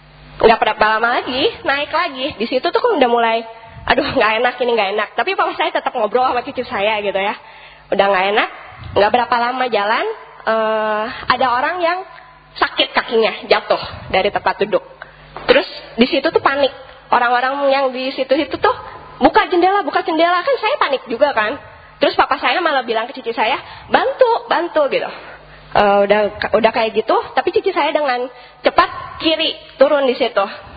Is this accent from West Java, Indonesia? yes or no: yes; Bandung, West Java, Indonesia; now in Jakarta, Indonesia; pengalaman saya dari Bandung pindah ke Jakarta untuk bekerja.